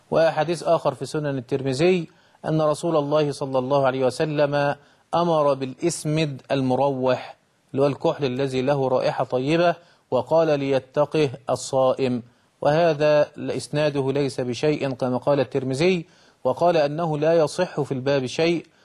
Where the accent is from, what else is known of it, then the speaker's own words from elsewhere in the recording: Egypt; يعني عندنا في مصر بنعمل منه المكرونة